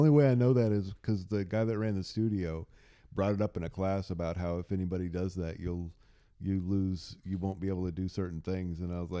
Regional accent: Texas, United States; As a native Texan, that was always an insult to me.

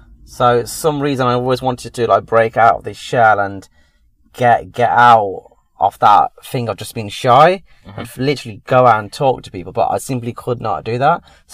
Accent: Leicester, East Midlands, United Kingdom; I'm 34 from Leicester.

